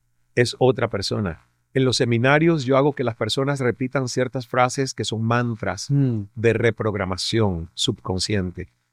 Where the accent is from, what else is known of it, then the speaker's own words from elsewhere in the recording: Cuba; Y también para mí como cubano es decir, fuck you.